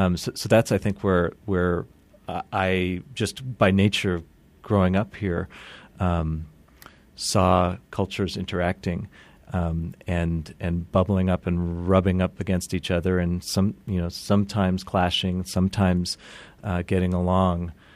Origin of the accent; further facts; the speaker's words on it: Santa Fe, New Mexico, United States; Well, I think that comes from growing up in Santa Fe, actually. You know, we happen to be in a place that is really culturally distinct in the United States.